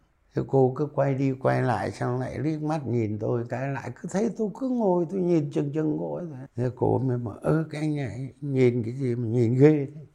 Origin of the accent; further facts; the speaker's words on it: Tuyên Quang, Vietnam; quê tôi vẫn ở Tuyên Quang, nhà vẫn đang Tuyên Quang.